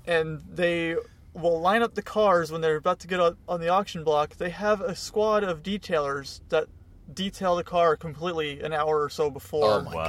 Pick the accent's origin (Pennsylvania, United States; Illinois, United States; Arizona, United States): Arizona, United States; Tucson; So I grew up in Tucson, and one year we went up to Scottsdale.